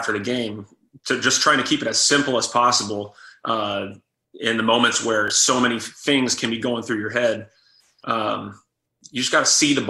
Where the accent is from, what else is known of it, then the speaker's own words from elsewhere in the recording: Austin, Texas, United States; So I grew up in Austin, Texas, and my family would always watch the Cowboys on Sunday afternoons.